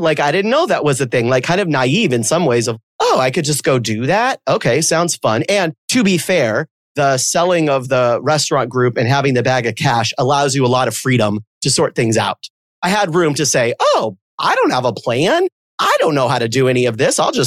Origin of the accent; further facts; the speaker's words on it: San Diego, California, United States; born there; It was probably a warm day in April when I was born. I was born in San Diego.